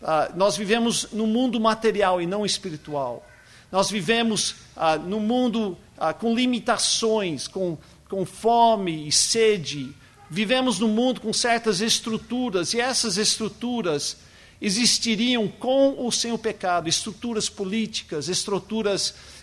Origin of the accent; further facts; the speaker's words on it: Brazil; Agora, eu fui criado aqui no Brasil, mas eu não sou muito bom no futebol